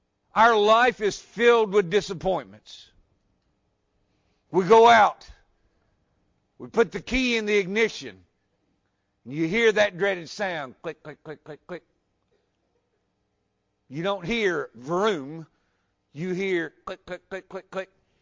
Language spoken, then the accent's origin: English; Mohawk, Tennessee, United States; When I go on vacation and people ask me where I'm from, and I say I'm from Mohawk, Tennessee, I get the same reaction y'all do.